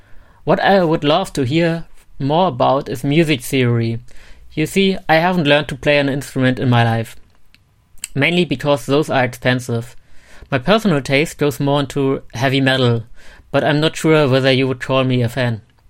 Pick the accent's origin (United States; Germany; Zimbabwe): Germany; I'm from Germany in Europe, a beautiful place to live, and I bet as diverse as in the States when it comes to the landscape. You know, we have more than Berlin and Bavaria here.